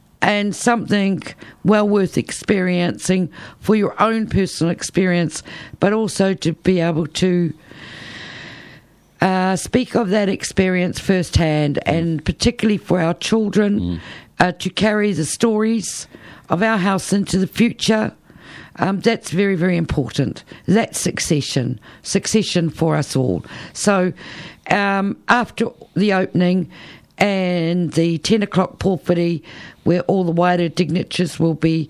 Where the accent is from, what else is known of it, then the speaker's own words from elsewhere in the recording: Te Kuiti, Waikato, New Zealand; born there; Uikaharua Puha, that's my ahapu, and I was born down in Maniapoto Tikuiti. My people are Waitomo Tikuiti, but also Paihauraki, people of Ngāti Whanaunga, Ngāti Karawa, Ngāti Hei.